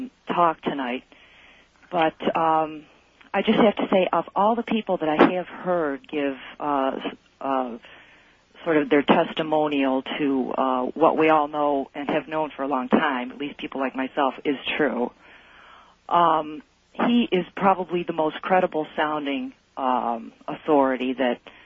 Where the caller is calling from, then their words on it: Niagara Falls, New York, United States; I'm calling from New York, but I'm calling from outside of Niagara Falls, New York.